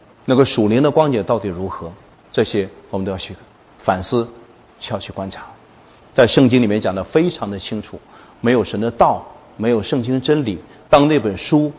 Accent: China; now in Canada; 只有我一个中国人

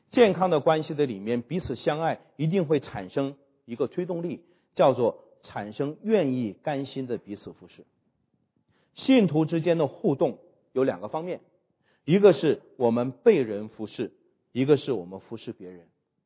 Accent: China; 我们中国人比较内敛啊，我们比较很少当面去指责别人，埋怨别人，我们很少的。

